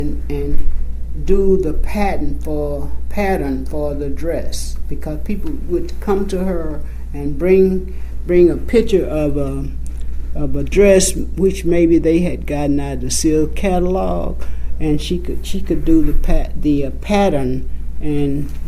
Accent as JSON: {"language": "English", "region": "Arkansas", "country": "United States", "tie": "born or raised there", "said": "And my hometown is 12 miles, 11 miles from Pine Bluff."}